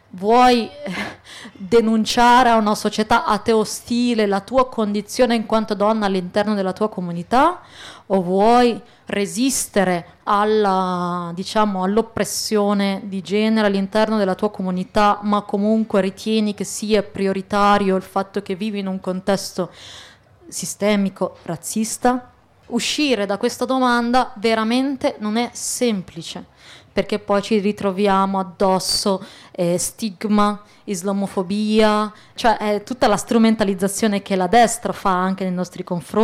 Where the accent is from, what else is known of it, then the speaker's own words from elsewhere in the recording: Bologna, Emilia-Romagna, Italy; vengo da Bologna